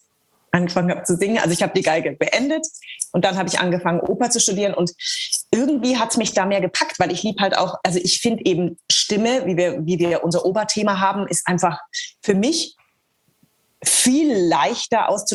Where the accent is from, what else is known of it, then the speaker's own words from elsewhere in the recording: Eckental, Bavaria, Germany; also born or lived in Nuremberg; ich wurde ja in Nürnberg geboren und lebte aber 25 Kilometer außerhalb von Nürnberg in Eckental. Das ist ein Dorf mit Bauernhöfen. Da bin ich aufgewachsen. Also ich bin zwischen Kühen aufgewachsen eigentlich.